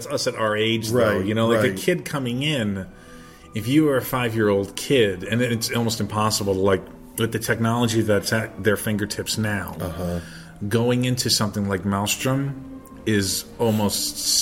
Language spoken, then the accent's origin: English; New York City, New York, United States; I'm a New Yorker, and I'm not going to go to, like, the littler version of the Empire State Building